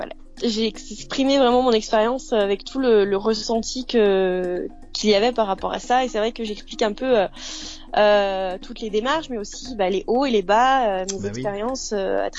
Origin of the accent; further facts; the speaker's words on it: Saint-Étienne, Auvergne-Rhône-Alpes, France; now in Centre of France; Moi, je suis née à Saint-Étienne. Voilà, j'ai grandi à Saint-Étienne et j'étais à Saint-Étienne jusqu'à mes 30 ans. Donc, je suis stéphanoise, une pure stéphanoise.